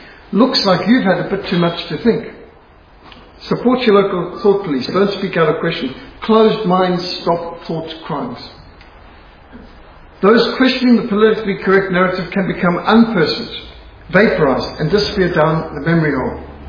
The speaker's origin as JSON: {"language": "English", "country": "Zimbabwe", "tie": "born or raised there", "said": "Now, I was brought up in Rhodesia where we got bilharzia. It didn't stop us swimming in the dams."}